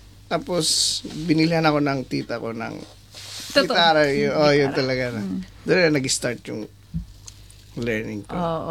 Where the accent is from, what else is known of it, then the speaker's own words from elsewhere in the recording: Bicol Region, Philippines; Well, story ko po sa music, nag-start a first year high school doon sa probinsya namin.